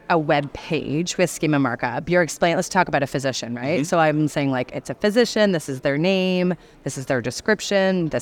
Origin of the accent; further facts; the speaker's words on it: Canada; I am Canadian, so you'll hear me say "Hey, I love my poutine."